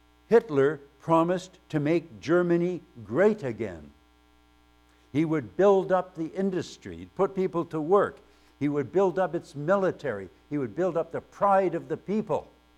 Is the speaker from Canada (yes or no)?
no; Ireland; And I ended up out of the class because I'm Irish.